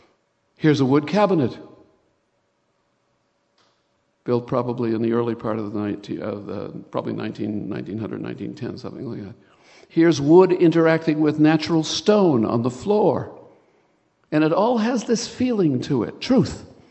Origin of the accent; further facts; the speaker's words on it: Geneva, New York, United States; I've got to show you some pictures from my hometown. I live in Geneva, New York, small college town, upstate New York, small city, very small city.